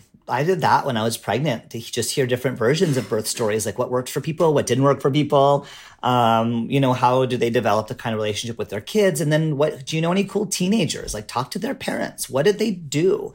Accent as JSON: {"language": "English", "country": "Canada", "said": "and I'm Canadian, so I'm also apologizing to everyone for throwing up on them."}